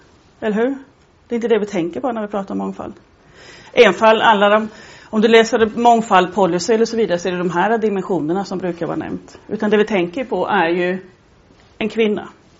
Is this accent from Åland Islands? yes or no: no; Sweden; Jag är svensk, min man är fransman, så hemma så talar vi svenska och franska.